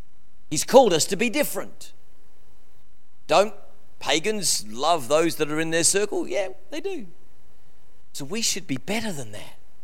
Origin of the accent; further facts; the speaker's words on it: Christie's Beach, South Australia, Australia; when I grew up in Christie's Beach, we knew everybody in the street.